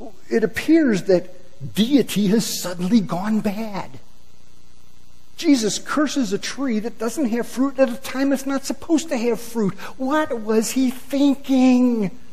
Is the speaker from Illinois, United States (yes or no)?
yes; Illinois, United States; also born or lived in Wisconsin; I grew up in Illinois. I spent 10 years in northern Wisconsin.